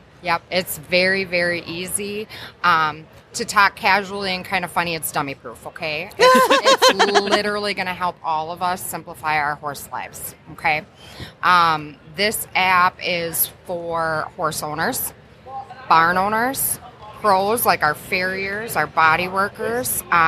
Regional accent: Wisconsin, United States; I'm from Wisconsin, so you have to have your Coggins at every event.

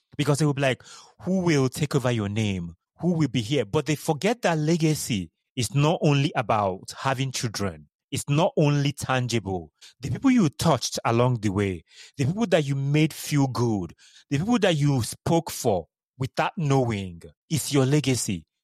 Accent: Nigeria; just because of I'm Nigerian.

